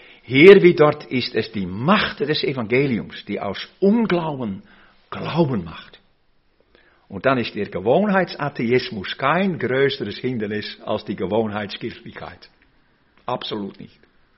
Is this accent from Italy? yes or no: no; Austria; Hier bei uns in Österreich kann man das ein bisschen zuordnen, denke ich.